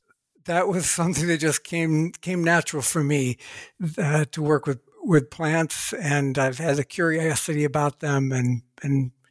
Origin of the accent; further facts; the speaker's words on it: Ohio, United States; I was born and raised in Ohio, USA. I grew up on a little patch of land between two industrial areas